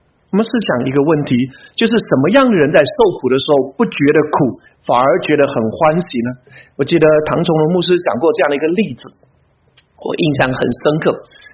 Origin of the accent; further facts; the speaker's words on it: China; 我相信从大陆来的我们都知道红二代、红三代什么意思。